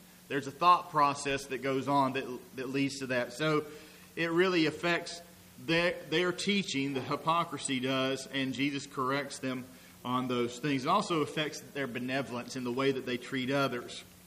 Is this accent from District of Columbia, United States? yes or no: no; Columbus, Georgia, United States; When we were growing up in Columbus, Georgia, my sister almost died when she was born.